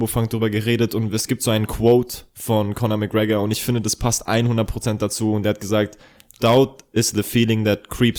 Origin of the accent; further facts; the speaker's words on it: Ingolstadt, Bavaria, Germany; Ja, ich komme aus Ingolstadt.